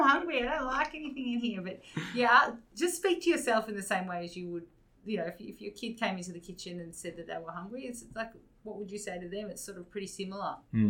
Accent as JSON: {"language": "English", "country": "Australia", "said": "I'm not an Aussie in that way."}